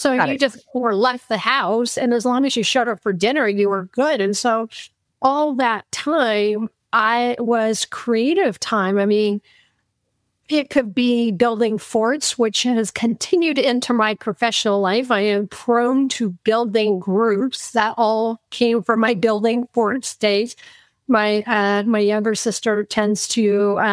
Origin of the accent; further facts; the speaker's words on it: Menlo Park, California, United States; I grew up in Menlo Park, California.